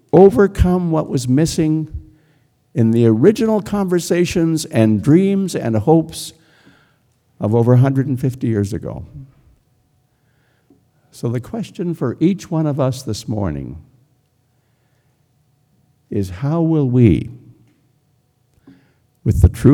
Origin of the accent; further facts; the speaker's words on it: Charlottetown, Prince Edward Island, Canada; A few years back, Ovid Mercredi, a well-known former national chief, came to my hometown, Charlottetown, for a visit.